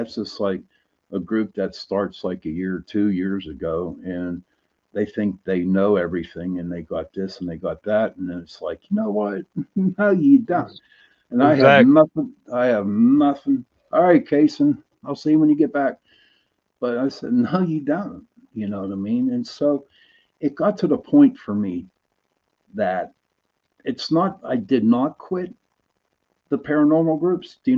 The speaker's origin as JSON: {"language": "English", "town": "Pittsburgh", "region": "Pennsylvania", "country": "United States", "said": "I'm from Pittsburgh. I'm from the city, and I might go in 100 yards into the woods, and that's as far as I'm going to go."}